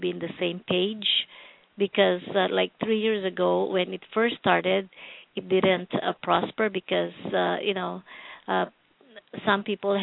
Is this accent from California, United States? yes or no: yes; California, United States; I'm from California.